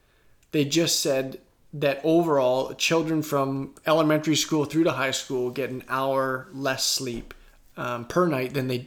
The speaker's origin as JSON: {"language": "English", "country": "Canada", "said": "we are Canadian overall here. So I'm going to say grade one a lot more than first grade"}